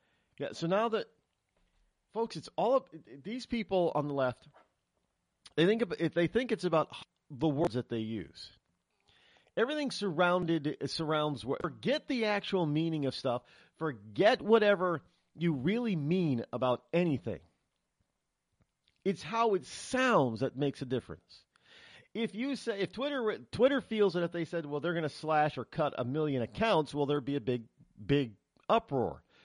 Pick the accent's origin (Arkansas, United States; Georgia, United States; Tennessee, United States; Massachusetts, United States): Massachusetts, United States; Springfield; born there; I was born in Springfield, outside of Springfield, Massachusetts, but I'm only a New Englander by birth.